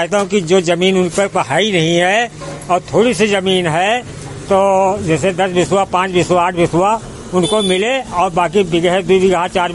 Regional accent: Udhamganj Singhpur, Uttar Pradesh, India; उधमगंज Singhpur

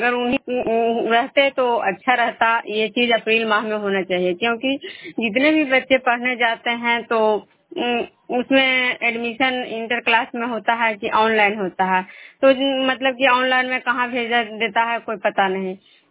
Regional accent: Vishnupur, Bihar, India; मैं विष्णुपुर ग्राम खजरा पंचायत नालंदा जिला नरोनसा प्रखंड की निवासी हूँ।

